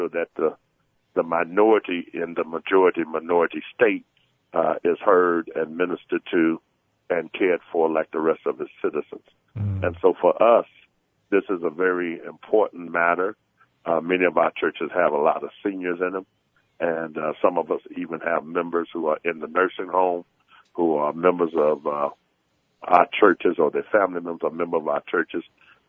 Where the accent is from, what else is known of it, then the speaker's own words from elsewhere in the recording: Chicago, Illinois, United States; being a person born and raised in Chicago